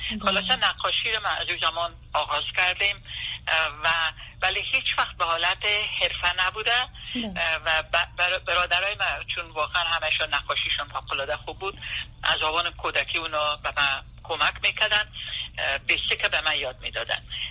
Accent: Kabul, Afghanistan; moved away as an adult; now in United States; ما در 1951 در کابل به دنیا آمدیم.

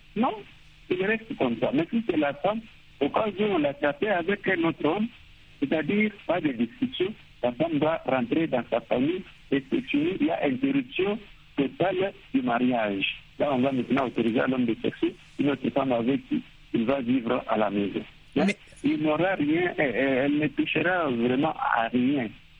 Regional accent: DR Congo; Et chez nous, en République démocratique du Congo, nous avons deux options.

